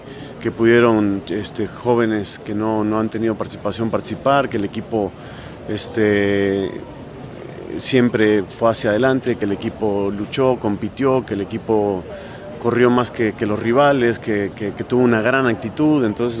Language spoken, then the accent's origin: Spanish; Mexico; como mexicano me duele que la selección no triunfe